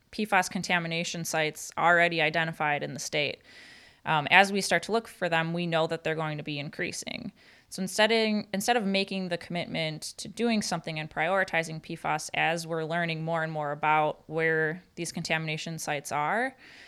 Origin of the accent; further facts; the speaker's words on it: Marinette, Wisconsin, United States; Yes, I am from Marinette. I get to talk about this professionally and personally.